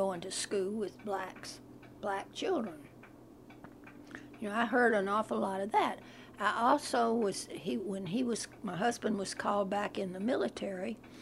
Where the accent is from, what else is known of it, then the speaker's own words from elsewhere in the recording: Memphis, Tennessee, United States; also born or lived in Mississippi; See, as a child, I grew up here in Memphis and down in Mississippi, where my mother's people all had come from